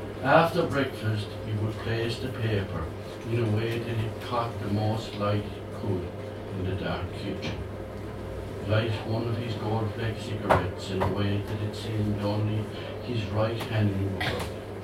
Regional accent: Munster, Ireland; I was born in East Limerick, out country in East Limerick, and I grew up near my uncle Jack, who was a farmer.

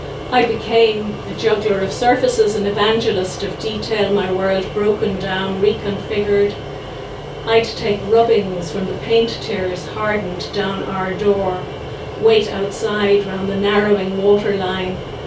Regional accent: Munster, Ireland; I grew up in North Tipperary, as Bernadette said, it was a small village in North Tipperary, and I grew up in a house that had a butcher shop in it because my father ran a butcher shop

